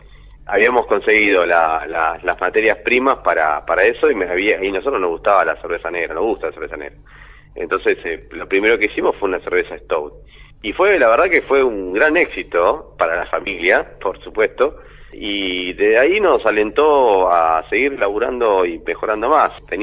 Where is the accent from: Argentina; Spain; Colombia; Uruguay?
Argentina; Claypole, Buenos Aires Province; Nosotros somos de Claypole, Mente Brom.